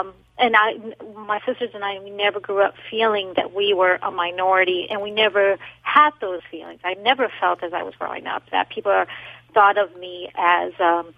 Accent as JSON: {"language": "English", "country": "Ecuador", "lives_now": "United States", "said": "I'm from Ecuador in South America."}